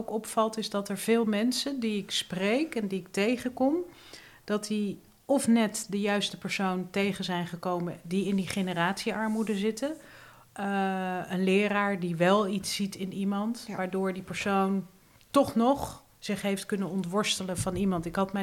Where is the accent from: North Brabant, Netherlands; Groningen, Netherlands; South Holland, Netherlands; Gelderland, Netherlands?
South Holland, Netherlands; Rotterdam; born there; In het geweldige Rotterdam, waar ik geboren ben.